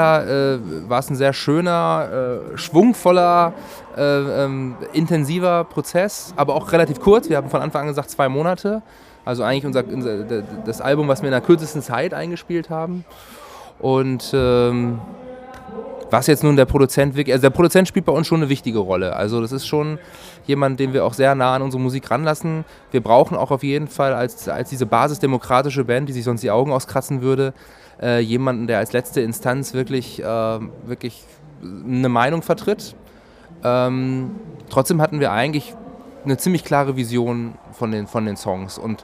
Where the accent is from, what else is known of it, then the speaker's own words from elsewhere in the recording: Burgdorf, Lower Saxony, Germany; Ich bin in Burgdorf bei Hannover aufgewachsen